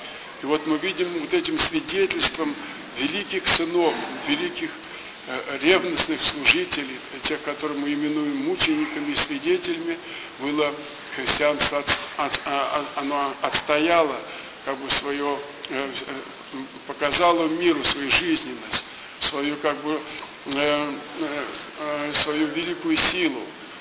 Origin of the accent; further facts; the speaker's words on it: Moscow, Russia; мы с вами москвичи